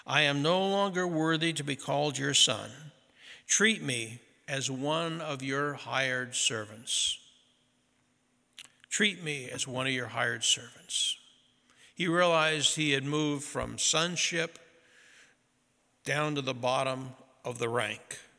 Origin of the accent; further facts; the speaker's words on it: Midwest, United States; I grew up in the Midwest and have smelled them plenty of times